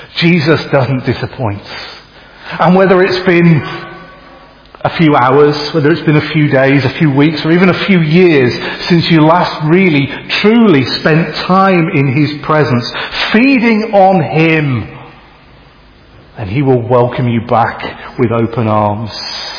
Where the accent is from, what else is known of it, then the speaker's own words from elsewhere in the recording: Bridgnorth, West Midlands, United Kingdom; I was back in Bridge North, my hometown, just a couple of weeks ago, and I went into a bakery.